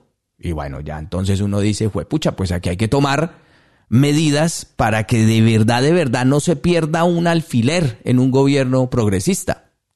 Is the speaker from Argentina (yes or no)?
no; Colombia; Lo digo como ciudadano, lo digo como colombiano.